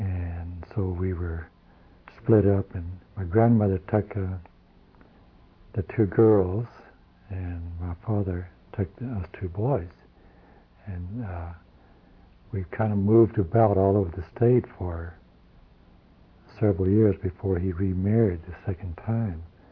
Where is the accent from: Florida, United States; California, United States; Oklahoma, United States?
Oklahoma, United States; Duncan; born there; I was born in Duncan, Oklahoma, which is Stevens County, Oklahoma, and we lived there for approximately a couple of years before we moved from there.